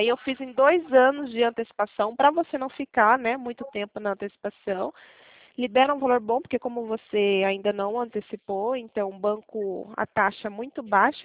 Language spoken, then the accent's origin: Portuguese; Sorocaba, São Paulo, Brazil; Sou daqui de Sorocaba, mas eu atendo o Brasil todo.